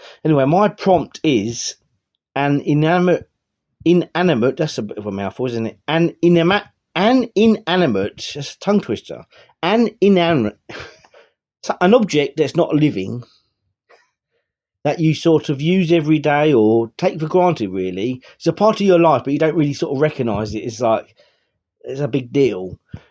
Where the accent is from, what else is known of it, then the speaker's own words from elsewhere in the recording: Sheringham, East of England, United Kingdom; I'm from Sheringham in North Norfolk.